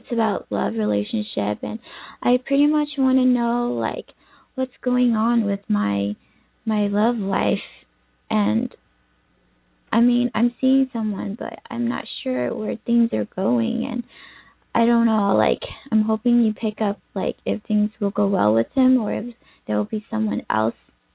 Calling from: California, United States; I'm doing fine, and I'm calling from California also.

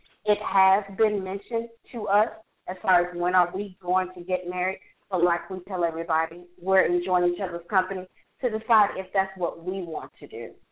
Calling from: Atlanta, Georgia, United States; I'm calling from Atlanta.

